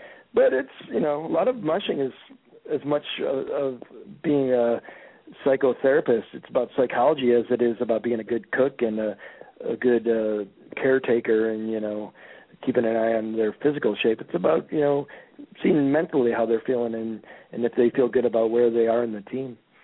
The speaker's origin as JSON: {"language": "English", "town": "Evanston", "region": "Illinois", "country": "United States", "tie": "born or raised there", "said": "So in many respects, even though I grew up in Evanston outside of Chicago, I love Wisconsin."}